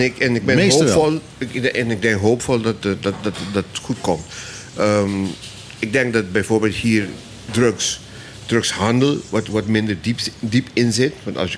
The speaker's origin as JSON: {"language": "Dutch", "country": "Curaçao", "tie": "born or raised there", "lives_now": "Bonaire", "said": "dat ik wilde dat mijn kinderen eigenlijk een beetje meemaakten wat ik als kind had meegemaakt op Curaçao."}